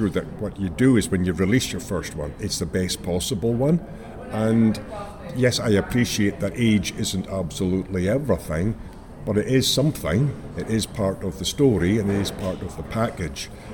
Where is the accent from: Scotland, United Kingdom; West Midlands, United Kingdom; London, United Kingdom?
Scotland, United Kingdom; Invergordon; I was born and brought up in the Highlands in Invergordon